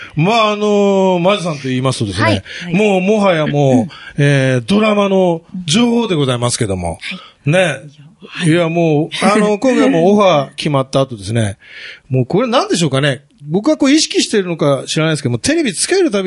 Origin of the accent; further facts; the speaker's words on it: Hokkaido, Japan; 僕北海道なんですけど